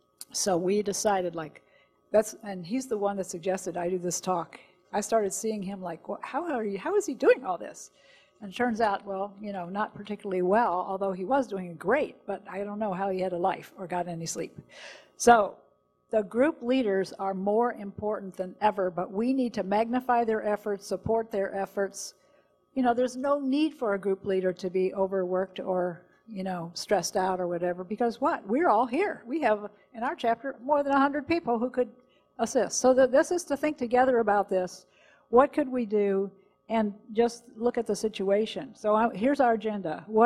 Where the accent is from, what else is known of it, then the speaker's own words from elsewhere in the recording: Chapel Hill, North Carolina, United States; from the Raleigh-Durham chapter, and I'm from Chapel Hill, North Carolina.